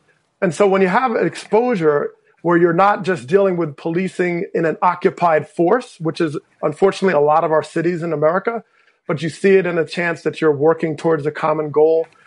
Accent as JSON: {"language": "English", "town": "Teaneck", "region": "New Jersey", "country": "United States", "tie": "born or raised there", "said": "we had the funeral in my hometown of Teaneck"}